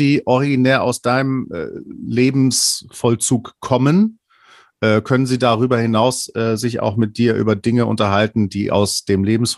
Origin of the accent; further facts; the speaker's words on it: Hamburg, Germany; born there; ich als gebürtiger Hamburger wohne ich jetzt lang genug in dieser Region